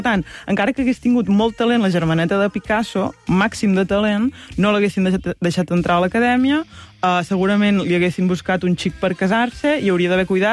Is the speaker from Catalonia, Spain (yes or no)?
yes; Catalonia, Spain; com a bones catalanes que som